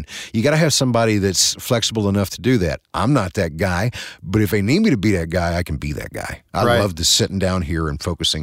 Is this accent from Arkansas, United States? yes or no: yes; Arkansas, United States; accent: Arkansas; It's as Southern as it can be. And it's not one that is marketable, but this is a true, honest to goodness Arkansas accent, and it's derived from Acadiana to the South